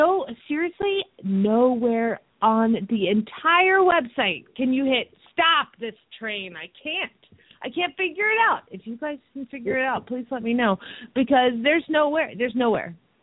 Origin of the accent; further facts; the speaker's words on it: Phoenix, Arizona, United States; from Phoenix, Arizona